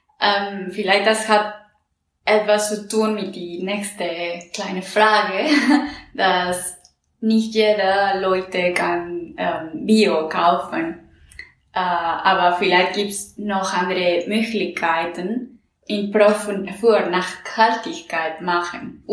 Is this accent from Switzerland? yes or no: no; Mexico City, Mexico; German is a second language; ich komme aus Mexiko-Stadt, wo ja, es ist eine große urbane Bereich oder ja, eine richtige große Stadt.